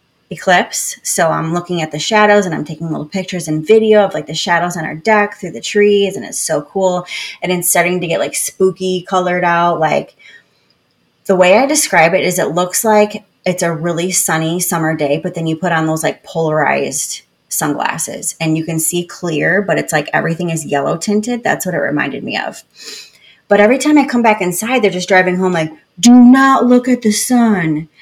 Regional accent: Michigan, United States; also born or lived in North Carolina / San Francisco; the culture shock of living in San Francisco after growing up in West Michigan and being born in North Carolina

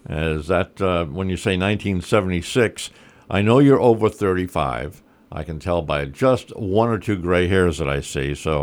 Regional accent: Rhode Island, United States; I'm a Rhode Island guy and never lived anywhere else.

